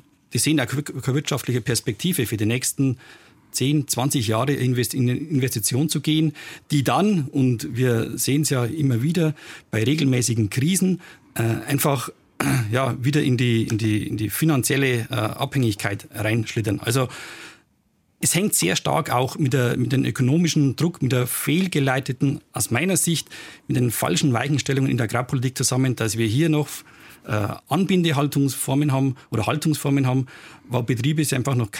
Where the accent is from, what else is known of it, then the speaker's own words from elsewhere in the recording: Bavaria, Germany; ich komme ja aus Bayern